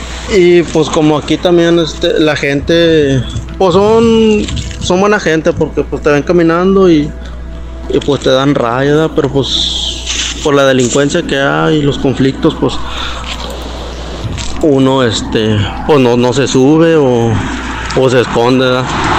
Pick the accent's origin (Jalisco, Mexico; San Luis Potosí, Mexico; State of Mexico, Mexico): San Luis Potosí, Mexico; now in Sinaloa, Mexico; Yo soy de San Luis Potosí, por ser específico de la Huasteca Potosina